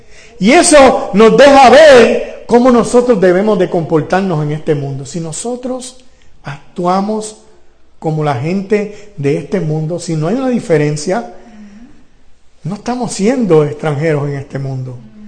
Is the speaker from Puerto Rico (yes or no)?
yes; Puerto Rico; porque yo soy puertorriqueño, hablo un inglés malo y ellos hablan alemán